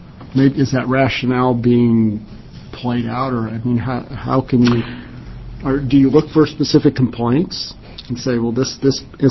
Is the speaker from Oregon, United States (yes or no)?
yes; Oregon, United States; I'm from Southern Oregon